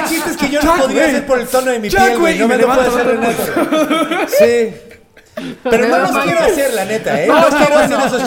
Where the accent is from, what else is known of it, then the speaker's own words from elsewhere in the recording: Ciudad Juárez, Chihuahua, Mexico; yo cuando llegué de allá de Juárez, güey, todo el mundo me decía, ¿por qué hablas así, güey?